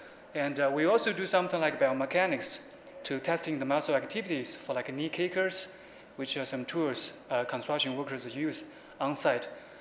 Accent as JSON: {"language": "English", "country": "China", "said": "because I come from China. I feel there are so many differences between this country and China, just so many differences."}